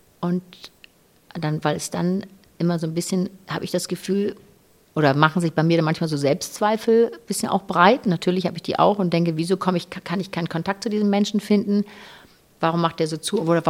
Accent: Hamburg, Germany; Da fühle ich mich irgendwie zu Hause, da ist es auch meine Heimat. Ich bin wirklich so ein Hamburger Fischkopf.

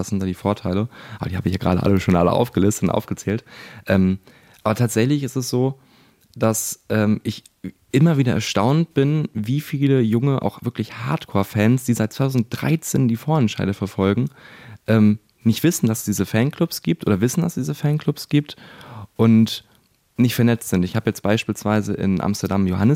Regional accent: Göttingen, Lower Saxony, Germany; Ich dachte, ich komme aus Göttingen

